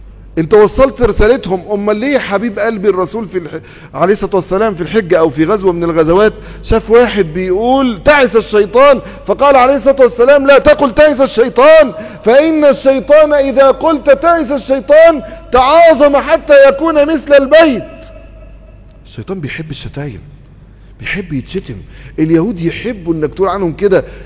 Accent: Egypt

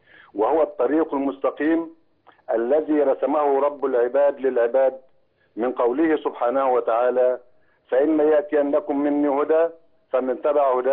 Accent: Deim el-Shalt, Sharqia Governorate, Egypt; وجميع الأهل والأحباب بقرية ديم الشلت الحبيبة

